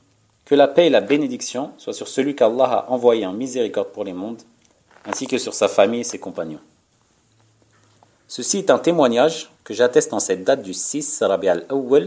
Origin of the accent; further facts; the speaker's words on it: Algeria; consistant à dire qu'il n'est pas connu chez nous en Algérie.